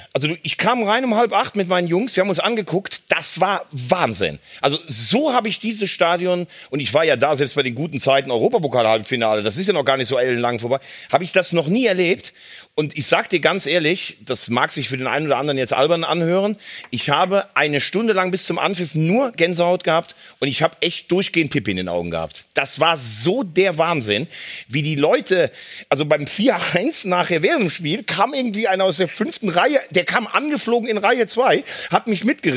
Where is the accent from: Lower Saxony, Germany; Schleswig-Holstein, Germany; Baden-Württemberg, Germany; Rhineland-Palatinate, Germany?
Rhineland-Palatinate, Germany; born there; Ich bin ja am Lacher See geboren, aber ich habe dann in Andernach Fußball gespielt.